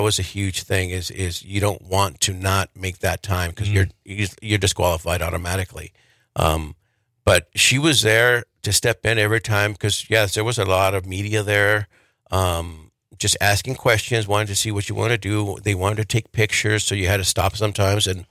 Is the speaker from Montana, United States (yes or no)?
yes; Montana, United States; offer the traditional foods that I grew up with here in Montana and this area